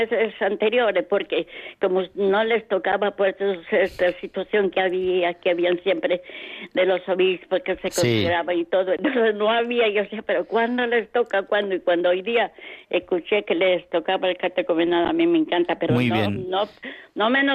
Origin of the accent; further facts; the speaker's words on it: Ecuador; now in Palma, Spain; y yo soy de Ecuador, ¿no? Pero aquí en Palma vivo ya más de 20 años.